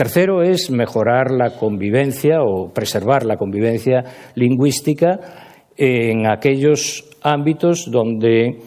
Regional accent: Galicia, Spain; Yo soy gallego y en Galicia no necesitamos traductores, ¿no? Podemos hablar uno en gallego y el otro en castellano y no pasa nada, nos entendemos perfectamente.

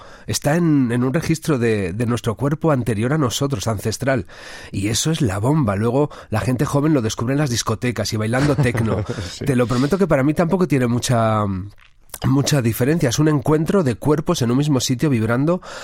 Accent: Valladolid, Castile and León, Spain; Y yo soy de Valladolid, soy castellano, y tengo la jota y las rondadas y el folclore castellano en la sangre, pero también soy herencia andaluza, soy herencia vasca, soy ibérico en realidad, y más aún soy europeo

